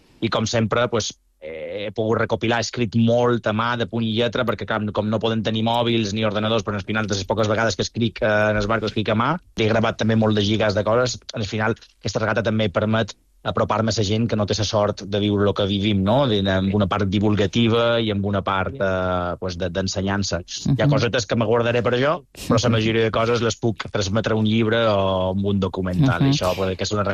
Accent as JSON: {"language": "Catalan", "region": "Balearic Islands", "country": "Spain", "said": "és vera que potser puc tenir ascendència, he nascut a Mallorca, però tinc ascendència italiana, mallorquina, prensa de tot. Però jo som ben mallorquí i sempre ho dic, jo me vull morir a Mallorca."}